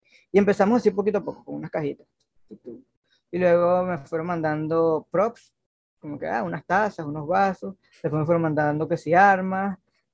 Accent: Venezuela; soy yo acá de Venezuela

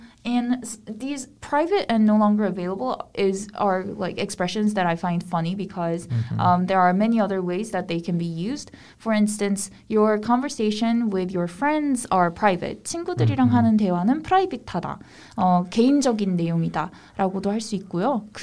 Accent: Gwangju, South Korea; English is a second language; I took precautions and went down home to my hometown, which is not in Seoul. I traveled down to Gwangju and our family went to have a meal.

